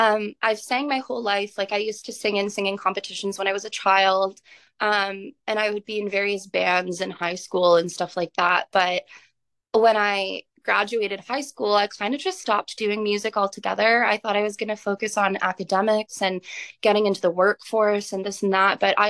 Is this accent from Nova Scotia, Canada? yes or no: no; Hamilton, Ontario, Canada; now in Niagara, Canada; So I'm from Hamilton, Ontario originally, but I've been living in the Niagara region for about 2 years now. So I consider Niagara my hometown right now. But yeah, I grew up in Hamilton